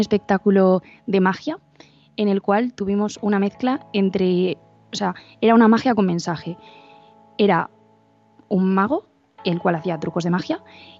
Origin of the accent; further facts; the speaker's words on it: Madrid, Community of Madrid, Spain; De Madrid.